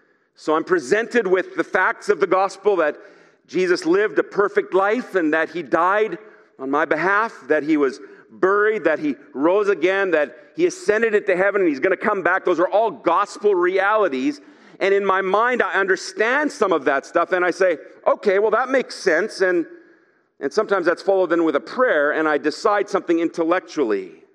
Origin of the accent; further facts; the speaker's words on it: Germany; I grew up in Germany, and my dad was an evangelist.